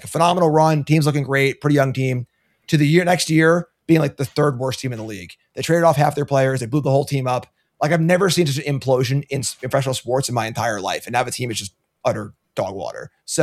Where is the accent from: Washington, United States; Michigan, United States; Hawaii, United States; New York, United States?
New York, United States; I'll say Knicks in 7. I am from New York.